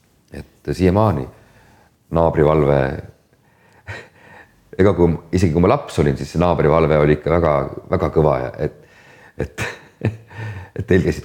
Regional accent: Saare County, Estonia; Ega kui ma olen ka saarelt ära, siis ma olen ikkagi uhke selle üle, et ma olen saarlane.

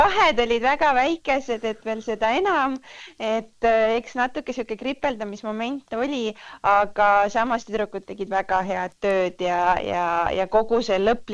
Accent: Saare County, Estonia; me räägime, et me oleme väikeselt Saaremaalt

